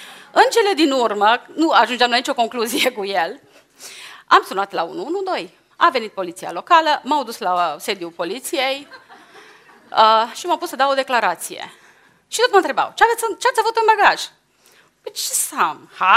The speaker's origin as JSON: {"language": "Romanian", "town": "Baia Mare", "region": "Maramureș County", "country": "Romania", "said": "Și sunt din Baia Mare."}